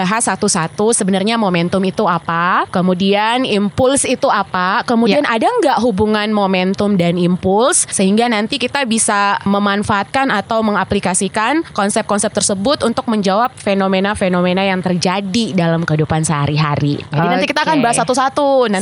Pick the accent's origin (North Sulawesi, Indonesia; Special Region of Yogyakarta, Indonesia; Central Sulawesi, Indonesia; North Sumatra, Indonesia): Central Sulawesi, Indonesia; Poso; Asal saya dari Poso, jauh banget, Sulawesi Tengah.